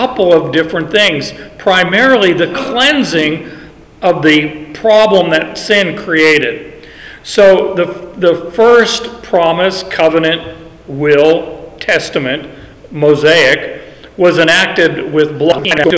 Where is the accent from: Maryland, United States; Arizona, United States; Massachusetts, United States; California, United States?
Arizona, United States; Phoenix; I grew up in Arizona. In Phoenix, I stand outside and I watch these big, fat, white snowflakes fall down and land on the desert and melt.